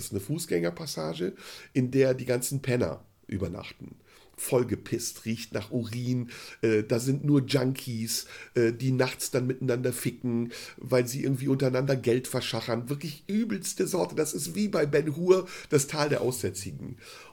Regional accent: Turkey; weil zwischen Deutschland und Holland der Grenzübertritt einfacher war als Türke. Denn als Türke brauchte ich ein Visum.

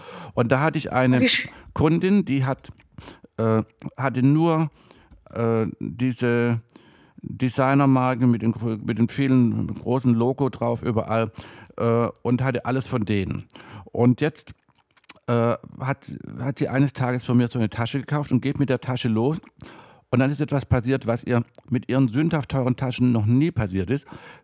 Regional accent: Germany; Und haben gefragt, woher ich komme aus Deutschland, konnten sie gar nicht fassen.

